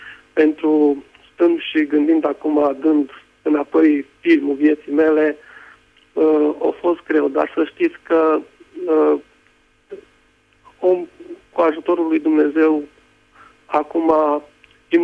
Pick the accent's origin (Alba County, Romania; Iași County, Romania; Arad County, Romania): Arad County, Romania; Arad; sunt din Arad.